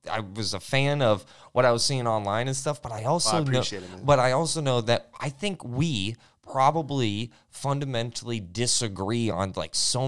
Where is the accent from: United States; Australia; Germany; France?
United States; Florida; I was born and raised in Florida.